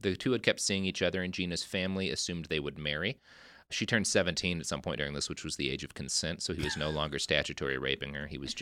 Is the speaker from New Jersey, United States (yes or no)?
no; Texas, United States; Yeah, I grew up in Texas